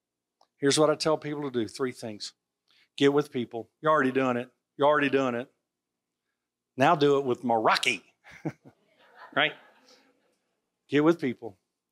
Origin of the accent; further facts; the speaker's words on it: Alabama, United States; this isn't like the South, man. I grew up in Alabama. Praise God for places to be from, far away from.